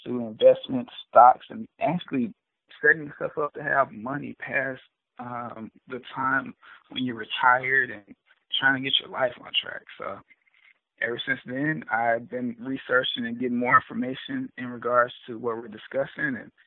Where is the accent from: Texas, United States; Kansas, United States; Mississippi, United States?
Mississippi, United States; Shelby; I am originally from the Mississippi Delta, Shelby, Mississippi, which was formerly the home of the Jaguars.